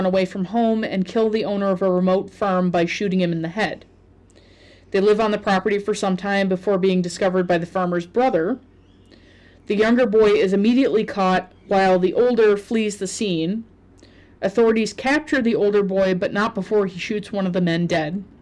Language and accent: English; Canada; And I'm from Canada, so like I don't know a lot about Wisconsin.